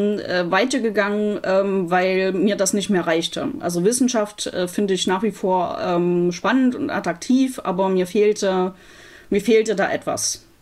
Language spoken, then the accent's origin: German; Leipzig, Saxony, Germany; also born or lived in Los Angeles, United States; ich bin Rabbinerin. Ich habe mich nach meiner Ordination 2017 in Los Angeles entschlossen, wieder in meine Heimatstadt Leipzig zurückzugehen